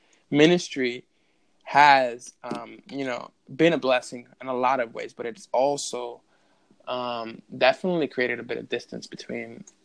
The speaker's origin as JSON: {"language": "English", "town": "Brooklyn", "region": "New York", "country": "United States", "tie": "born or raised there", "said": "It was in Brooklyn too, because I was born and raised in Brooklyn."}